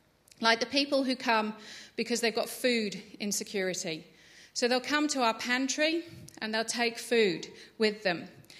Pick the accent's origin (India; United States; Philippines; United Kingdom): United Kingdom; Layer de la Haye, East of England; I grew up in this beautiful, quintessential English village with a very French name, because it was from the Norman Conquest back in 1066, called Laya de la Haye.